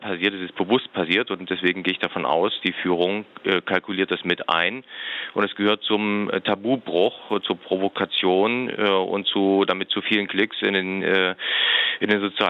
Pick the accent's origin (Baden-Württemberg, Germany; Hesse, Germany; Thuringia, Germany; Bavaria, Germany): Thuringia, Germany; Ich komme aus Thüringen, das ist mein Landesverband.